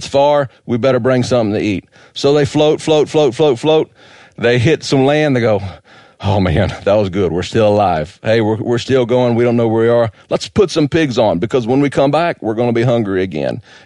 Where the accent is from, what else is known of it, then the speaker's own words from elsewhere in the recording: Georgia, United States; I grew up in Georgia hunting hogs. It was fun. It's a cultural thing in the Deep South.